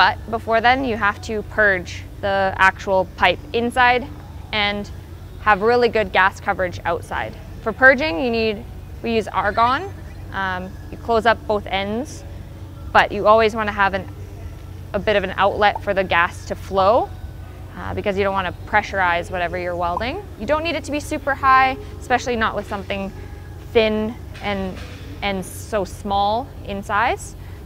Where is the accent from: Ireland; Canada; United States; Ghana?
Canada; Calgary, Alberta; I'm a welder from Calgary, Alberta, Canada.